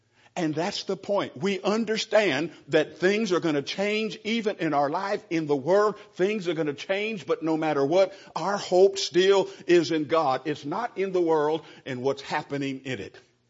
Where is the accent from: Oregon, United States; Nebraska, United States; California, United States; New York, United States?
California, United States; Being from California, growing up in California, I know a little bit about earthquakes